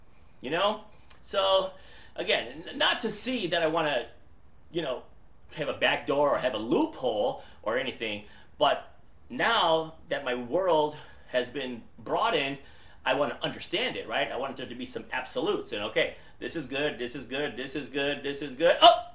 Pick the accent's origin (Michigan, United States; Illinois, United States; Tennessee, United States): Michigan, United States; Detroit; well, I'm from Detroit, right? I'm in Michigan.